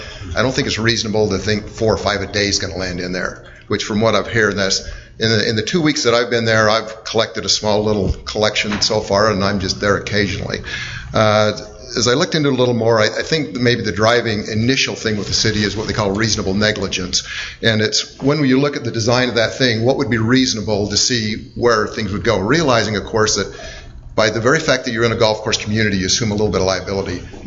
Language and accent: English; Manila, Metro Manila, Philippines; now in Cedar Hills, United States; I grew up in Manila.